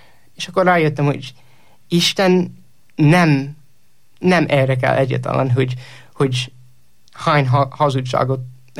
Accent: Indiana, United States; Hungarian is a second language; also born or lived in Pennsylvania; egy keresztény családban nőttem föl, és Pennsylvaniában születtem, de amikor 8 éves voltam, kiköltöztünk elköltöztünk Pennsylvaniából Indiánába egy apukám új munkahelye miatt

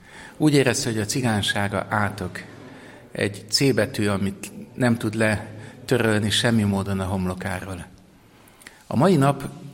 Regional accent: Budapest, Hungary; Én úgy nőttem föl Budapesten második kerületben

